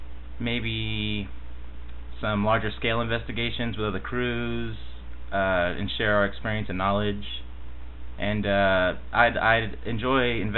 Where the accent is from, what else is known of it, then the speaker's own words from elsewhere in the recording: England, United Kingdom; Well, I'm originally from England